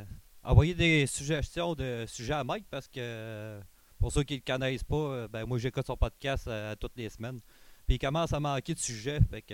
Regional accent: Quebec, Canada; puis moi, je viens de la Beauce, mais j'allais visiter ma mère à Montréal

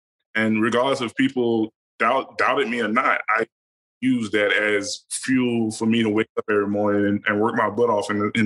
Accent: Kelsen, Alabama, United States; me growing up in Kelsen, Alabama, no one would believe that I had the opportunity to do what I've done

